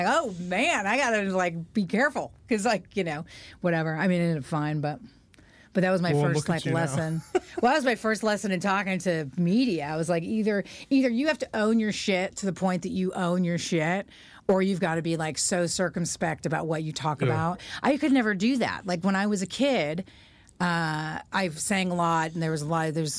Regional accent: Portland, Oregon, United States; Yeah, I was born and raised on Hawthorne. Before Portland was gentrified at all. So I was raised on Hawthorne

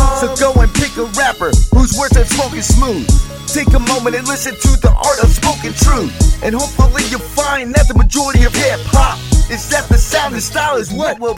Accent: Colorado, United States; I'm a rapper from Colorado.

